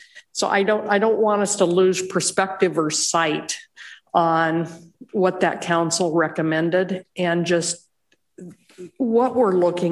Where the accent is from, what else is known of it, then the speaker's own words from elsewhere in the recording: Oregon, United States; But I come from North Central Oregon, Sherman County